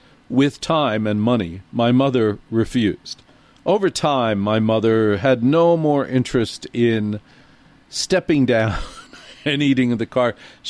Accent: New Jersey, United States; I grew up in Jersey. In Jersey, it is a great tradition on all major holidays to take that dinner and go to the car.

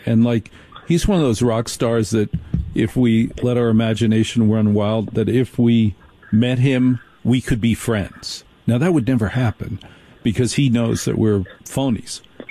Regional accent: United States; Are you impressed that I, as an American, know about not only

